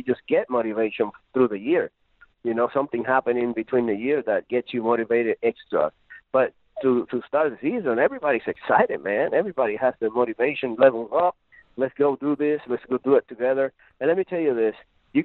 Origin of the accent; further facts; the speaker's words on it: Puerto Rico; The way I grew up, the way we grew up here in Puerto Rico